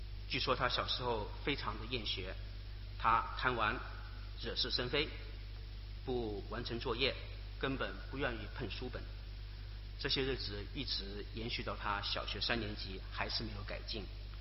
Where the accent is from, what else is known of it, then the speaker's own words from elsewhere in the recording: Hong Kong; 我们香港人通常叫它的粤语长片，